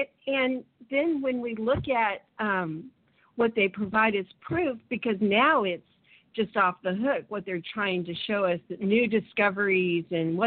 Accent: Santa Barbara, California, United States; I grew up in Santa Barbara, and I used to look at the oil platforms

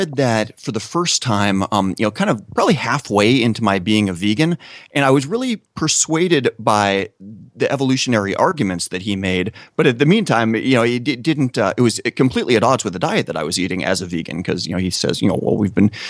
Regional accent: Oregon, United States; I was raised in Oregon and an Oregonian.

